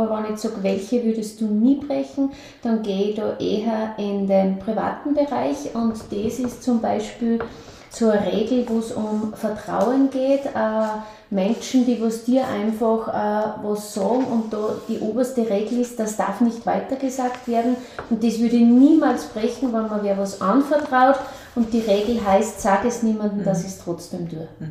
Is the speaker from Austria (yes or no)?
yes; Ebensee, Upper Austria, Austria; Ich bin 1978 im Februar geboren, komme eigentlich aus gebürtig aus Ebensee, das ist 15 Kilometer weg von Bad Ischl. Bin in einer Familie mit drei Geschwistern aufgewachsen, in eigentlich, wie würde man heute sagen, in einer sozialen schwachen Familie.